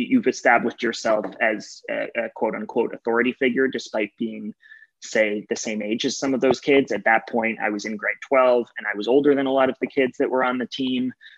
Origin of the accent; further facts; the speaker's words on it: Toronto, Ontario, Canada; also born or lived in Ottawa; ultimately chose Carleton, even though Ryerson was kind of my hometown Toronto school, because I wanted to get away. I wanted to get out of the city.